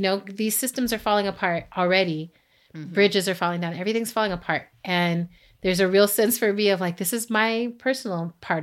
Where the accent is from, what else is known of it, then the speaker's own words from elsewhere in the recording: Texas, United States; born there; I was born in Texas and all my people from Carolina, sonny.